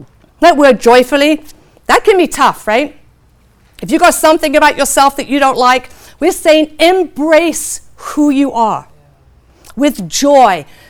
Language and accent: English; England, United Kingdom; accent: English; Always blame that on my English accent, by the way.